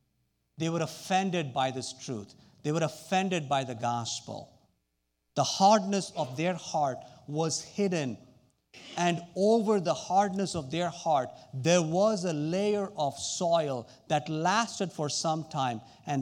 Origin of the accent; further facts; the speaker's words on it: India; But where I grew up back in India, you would see rocks all over the place.